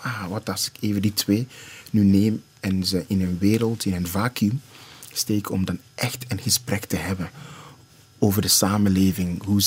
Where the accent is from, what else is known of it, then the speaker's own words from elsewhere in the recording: Ghana; now in Netherlands; Ik ben een Ghanese, ik ben een Afrikaan, ik ben een andere achtergrond. Maar ik woon in een Westerse samenleving